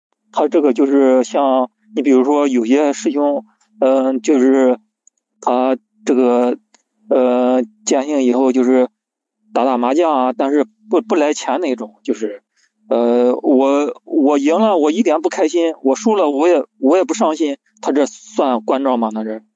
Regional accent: Shangqiu, Henan, China; 我上丘的。

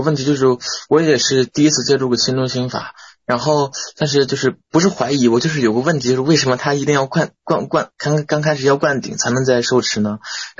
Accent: Xi'an, Shaanxi, China; 我是西安的。

